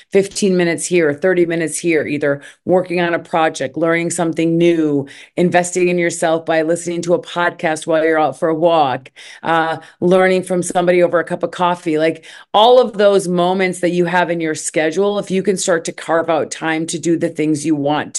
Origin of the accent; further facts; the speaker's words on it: Minnesota, United States; moved away as an adult; also born or lived in Egypt; Yeah, so I'm born and raised in Minnesota. I lived here my whole life until I was 27. And then I ended up moving to Egypt